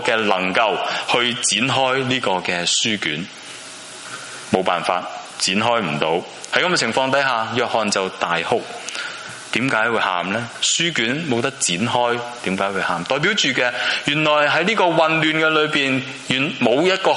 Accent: China; 我们中国人，我们用十二生肖去定历法

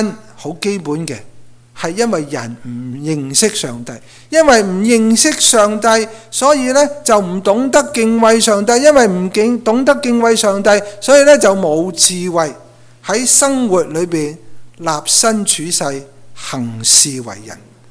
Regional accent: China; 我们身为中国人父母，特别强调中国人父母是过分紧张

